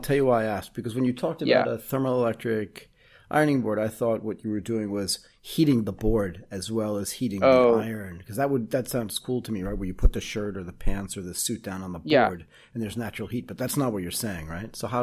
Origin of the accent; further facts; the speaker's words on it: Boston, Massachusetts, United States; My family's from Boston. My mom and dad grew up there. I grew up in Boston and I went to college in Connecticut.